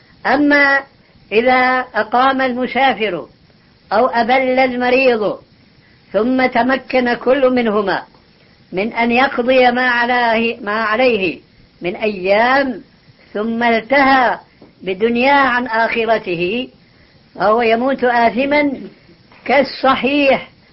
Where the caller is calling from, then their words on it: Aden, Yemen; الشيخ نحن هنا من اليمن من عدن